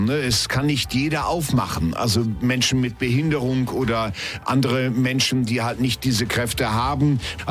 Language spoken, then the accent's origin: German; Emsbüren, Lower Saxony, Germany; Ich denke an Emsbüren, an meine Heimatgemeinde im Emsland.